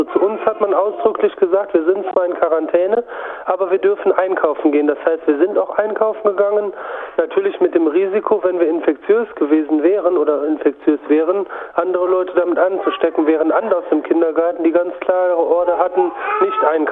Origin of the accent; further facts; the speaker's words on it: Germany; Und da fühlt man sich natürlich ein bisschen verschaukelt, wie man bei uns in Deutschland sagt.